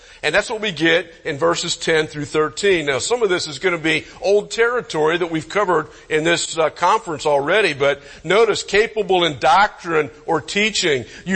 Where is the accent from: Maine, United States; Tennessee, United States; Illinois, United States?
Tennessee, United States; Oak Ridge; also born or lived in Pennsylvania; When I went to Pennsylvania, I came from Tennessee land and right there in the Knoxville area, Oak Ridge.